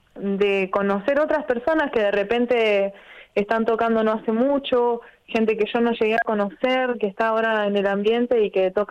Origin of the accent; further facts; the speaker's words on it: Argentina; now in Brazil; soy argentina, canto en español